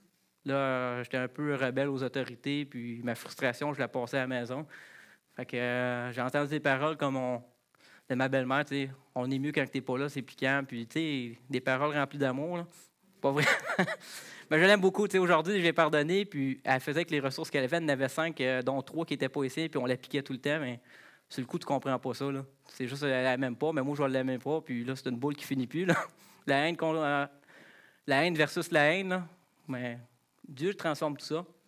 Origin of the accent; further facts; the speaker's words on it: Quebec, Canada; je suis un Québécois, je n'allais pas à l'église.